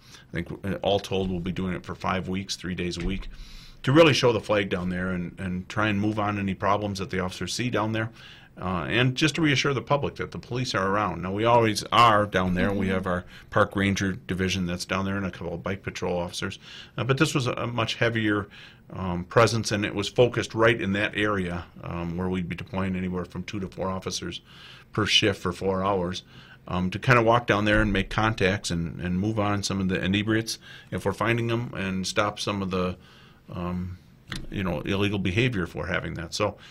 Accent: Wauwatosa, Wisconsin, United States; And then in my hometown is Wauwatosa

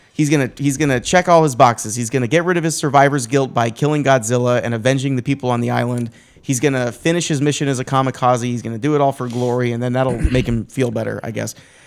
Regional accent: United States; I don't do meters. I'm an American.

